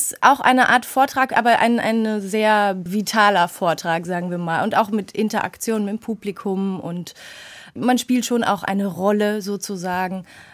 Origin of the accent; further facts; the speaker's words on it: Baden-Württemberg, Germany; Ich bin im Schwarzwald aufgewachsen mit Pferden, Hunden, Katzen, alles, was da eben so rumspringt.